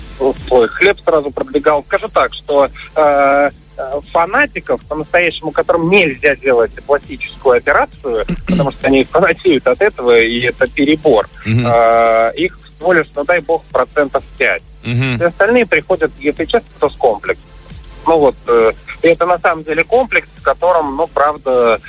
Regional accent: Moscow, Russia; Нет, я сам из Москвы.

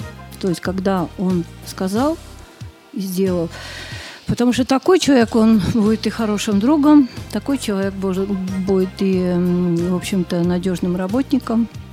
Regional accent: Susanino, Leningrad Oblast, Russia; И вообще я горжусь, что я родилась в Сусанино.

